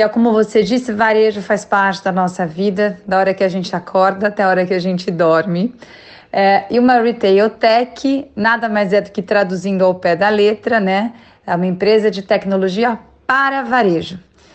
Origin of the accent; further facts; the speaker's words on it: São Paulo, Brazil; eu sou de São Paulo, então eu fico assim, aqui, morrendo de saudades de Belo Horizonte, cidade que eu amo, de Minas Gerais